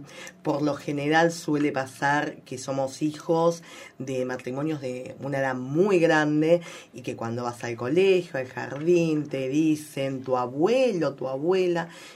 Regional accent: Buenos Aires, Argentina; yo toda la vida me crié en Buenos Aires, uh-huh. donde vivo actualmente, fue toda mi vida mi residencia.

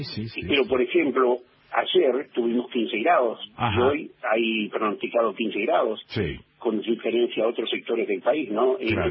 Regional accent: Río Mayo, Chubut, Argentina; nacido y criado en este pueblo, en Río Mayo, y bueno, precisamente es un orgullo volver a mi pueblo. Estudiamos en Comodoro Rivadavia

